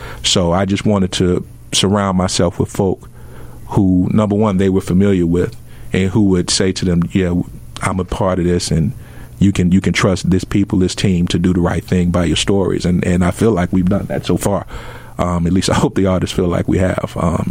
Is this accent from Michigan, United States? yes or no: no; Chicago, Illinois, United States; I'm from Chicago.